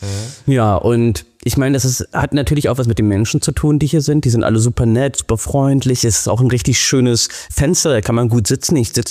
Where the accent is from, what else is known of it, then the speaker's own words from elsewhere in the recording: Spandau, Berlin, Germany; born there; ich bin geboren ursprünglich in Spandau und dann als ich 10 war, bin ich aufs Land gezogen. Wirklich, also da gibt es nur 11 Häuser.